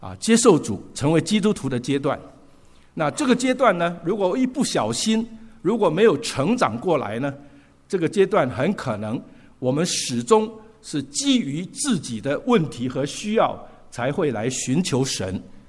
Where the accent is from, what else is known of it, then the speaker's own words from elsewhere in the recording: Taiwan; 我说我是从台湾来的